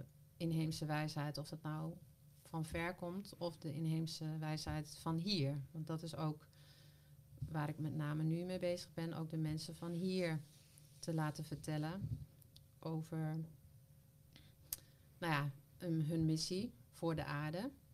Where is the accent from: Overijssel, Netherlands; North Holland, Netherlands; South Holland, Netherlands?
Overijssel, Netherlands; Ommen; Ik dacht, ik kom uit Ommen.